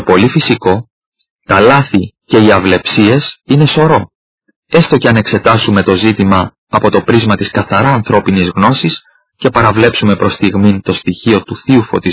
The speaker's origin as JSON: {"language": "Greek", "country": "Greece", "said": "Έχουμε δηλαδή ως Έλληνες το μεγάλο προνόμιο να μιλούμε την ελληνική γλώσσα"}